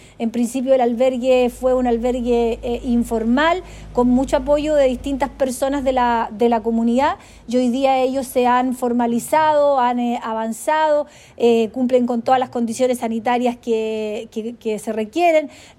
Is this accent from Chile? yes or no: yes; Chile; Es un cuestionamiento, es una situación que tenemos como chilenos